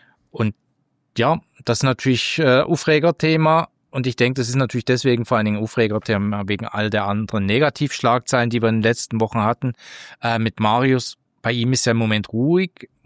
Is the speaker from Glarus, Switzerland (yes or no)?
yes; Glarus, Switzerland; Ich meine, ich komme aus dem Clanerland.